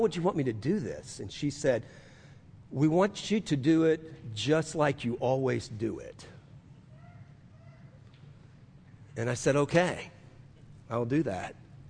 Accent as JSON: {"language": "English", "town": "New Orleans", "region": "Louisiana", "country": "United States", "said": "I got on a plane with a guy from New Orleans, and I'm from New Orleans, if you're new to us."}